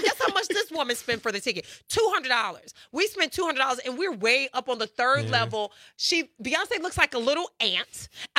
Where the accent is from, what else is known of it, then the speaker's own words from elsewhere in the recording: Chicago, Illinois, United States; I'm one of those Bears fans that only knew football through growing up in the 80s and growing up in Chicago.